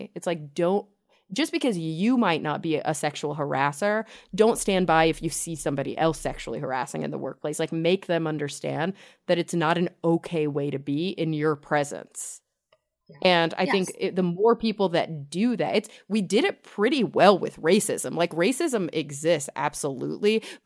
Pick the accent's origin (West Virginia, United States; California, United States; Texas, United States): Texas, United States; I grew up in Texas in the suburbs, and I can even attest to the fact that like things don't catch on as quickly there, right?